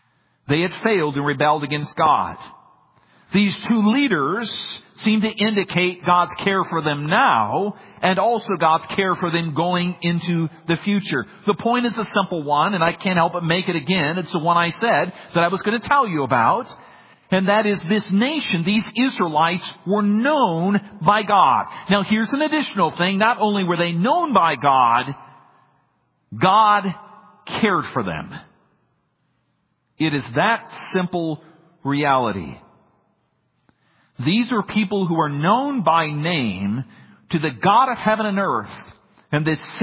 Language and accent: English; Minnesota, United States; born or raised there